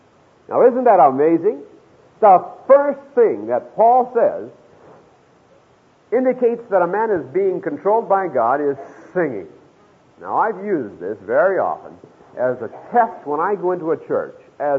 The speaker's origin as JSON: {"language": "English", "town": "Hinckley", "region": "Minnesota", "country": "United States", "tie": "born or raised there", "said": "Hinckley, Minnesota, a town of 876 souls after we left. It was 872. There are 876 people in Hinckley. And I grew up in the First Presbyterian Church of Hinckley."}